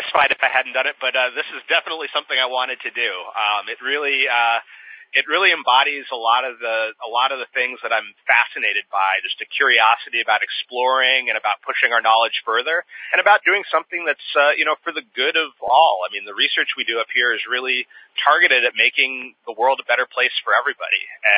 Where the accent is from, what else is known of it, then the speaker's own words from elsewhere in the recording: United States; And I think growing up in Montgomery County, you get really comfortable and really comfortable